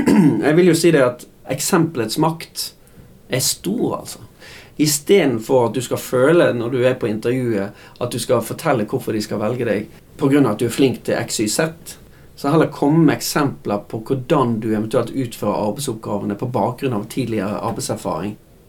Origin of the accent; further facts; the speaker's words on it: Bergen, Vestland, Norway; sånn som jeg som bergenser kan snakke meg bort av og til, snakke mye